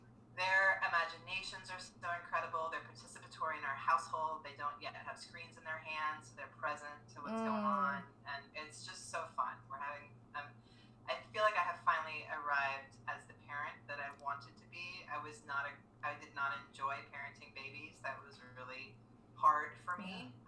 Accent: Arkansas, United States; now in Texas, United States; Oh, and I'm a Southerner. I'm from Arkansas and live in Texas.

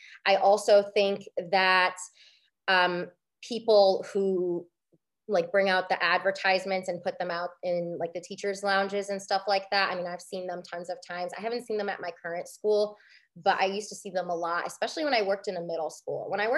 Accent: Detroit, Michigan, United States; also born or lived in South Florida; So I grew up in the Detroit area. I went to school in Central Michigan, and then I live in Florida now, in South Florida.

